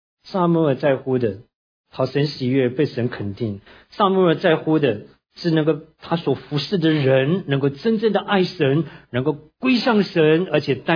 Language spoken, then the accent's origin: Chinese; China; 甚至光看我们中国人的教会